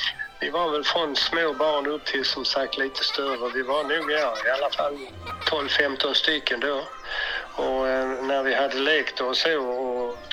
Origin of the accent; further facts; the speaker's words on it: Helsingborg, Skåne, Sweden; Och där föddes jag då och mina två bröder, Claes och Kenneth, och vi växte upp där i väldigt fin miljö nära skog och hav